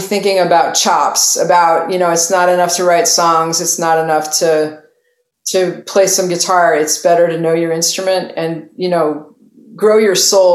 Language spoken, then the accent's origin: English; Westwood, Massachusetts, United States; Yeah, I grew up in Westwood. right next to Dedham. We moved there when I was three.